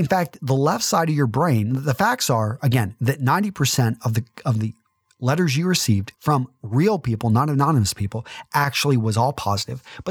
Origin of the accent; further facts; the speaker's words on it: Midland, Texas, United States; For some of you that know that I'm a conservative from Midland, Texas, I say I'm more of like play a classic liberal